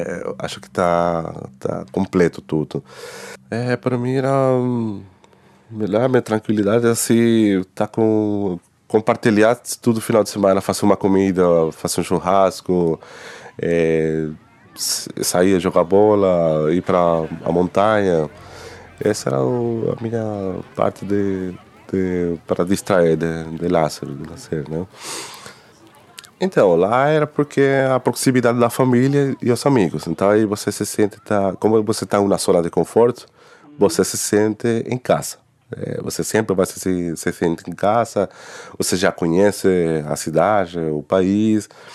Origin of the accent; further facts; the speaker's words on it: Venezuela; sou da Venezuela e tenho 35 anos.